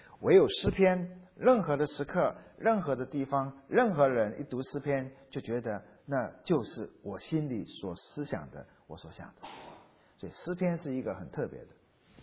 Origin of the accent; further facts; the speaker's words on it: China; 譬如说要献祭的时候，我们中国人叫杀猪宰羊